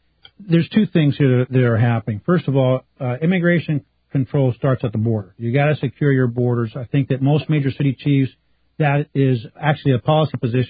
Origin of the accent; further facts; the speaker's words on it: Los Angeles, California, United States; now in Texas, United States; I'm from L.A. I know. I'm from Texas now, buddy.